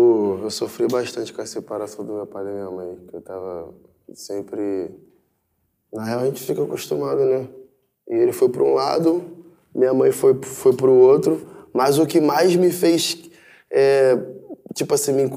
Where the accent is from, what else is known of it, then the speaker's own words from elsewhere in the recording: Rio de Janeiro, Brazil; eu sou nascido e criado no Pavão Pauzinho e Catagalo, uma comunidade ali de Copacabana e Ipanema. E lá meu pai e minha mãe teve eu e mais dois irmãos.